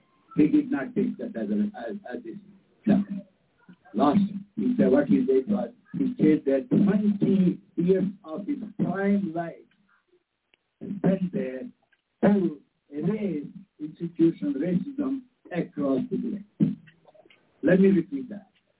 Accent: India; Though I am Indian.

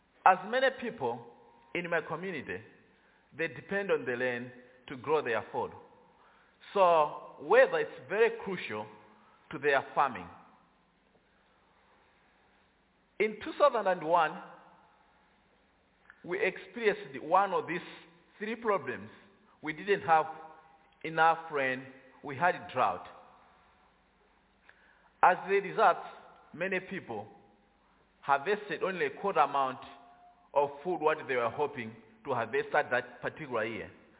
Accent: Malawi; I'm from Malawi. If you are not familiar with where Malawi is in southeast Africa, bordered by Mozambique, Zambia, and Tanzania.

